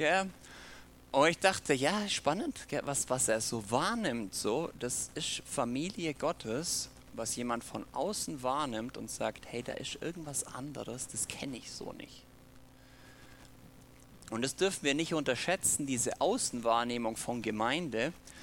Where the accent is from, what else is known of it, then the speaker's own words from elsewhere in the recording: Bad Hindelang, Bavaria, Germany; now in Sonthofen, Germany; Genau, ich bin gebürtiger Hindelanger. Ich weiß nicht, ob jemand das Dorf Hindelang kennt. Noch ein bisschen mehr in Bergen drin